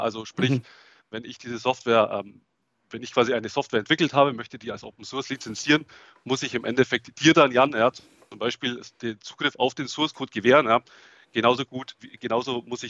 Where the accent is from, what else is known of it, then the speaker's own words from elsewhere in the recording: Augsburg, Bavaria, Germany; accent: Swabian; ich komme aus Augsburg. Ja, hört man vielleicht auch das Schwäbische ein bisschen durch.